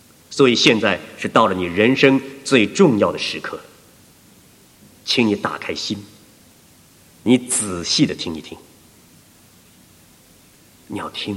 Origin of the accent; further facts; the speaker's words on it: China; 对了，我们中国人都知道，他要的是长生不老。